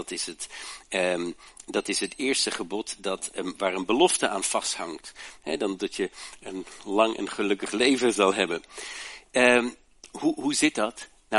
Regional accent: Germany; nog in de oorlog geboren, de Tweede Wereldoorlog. Ik moet zeggen, ik ben opgegroeid in Duitsland

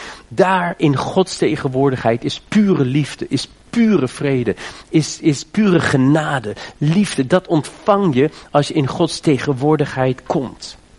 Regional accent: Germany; Dutch is a second language; now in Netherlands; ik ben in Duitsland opgegroeid. 20 jaar geleden zou ik die shibboleth-test niet overleefd hebben.

